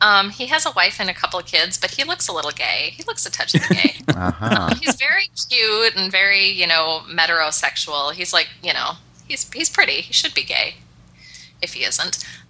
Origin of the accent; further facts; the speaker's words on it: Minnesota, United States; I'm a Minnesotan, so I'm like, I'm not going to actually admit this is happening.